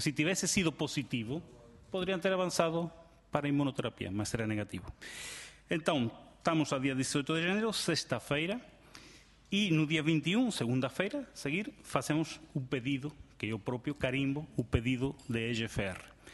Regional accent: Spain; Portuguese is a second language; Antes conseguíamos em Espanha, eu sou espanhol

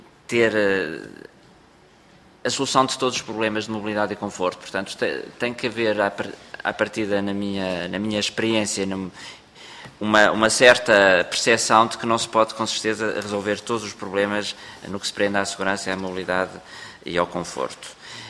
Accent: Portugal; como português que sou

